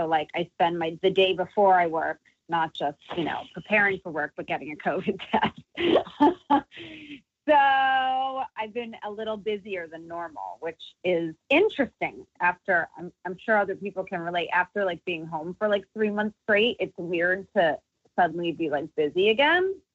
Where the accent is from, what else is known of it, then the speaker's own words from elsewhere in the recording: East Coast, United States; because I grew up on a different coast. I grew up on the East Coast